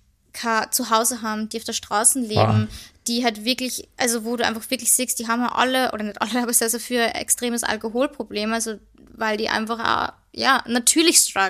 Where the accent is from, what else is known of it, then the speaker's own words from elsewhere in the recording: Vienna, Austria; moved away; wir sind aus Wien.